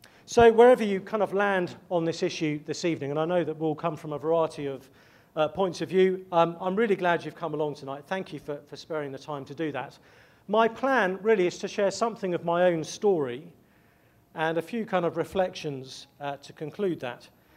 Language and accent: English; England, United Kingdom; now in United States; I'm an Englishman who's a bit of an Americanophile. So although my accent sounds like I would happily rule over you at the first opportunity I got, I love the US.